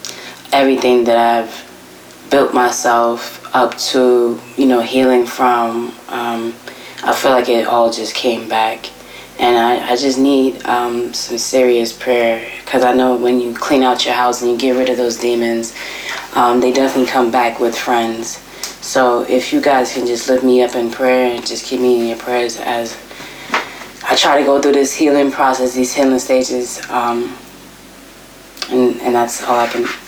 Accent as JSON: {"language": "English", "region": "New Jersey", "country": "United States", "said": "I'm from Jersey."}